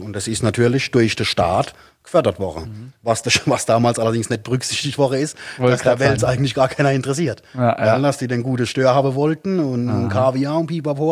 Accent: Rhineland-Palatinate, Germany; born there; Ich komme ja gebürtig aus der Speyerer Gegend.

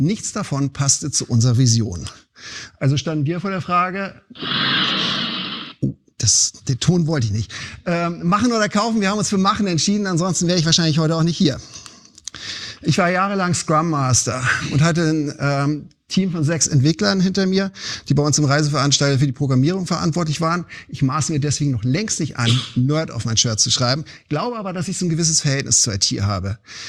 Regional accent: Northern Germany, Germany; Guten Abend oder moin moin München, wie man bei uns in Norddeutschland sagen würde.

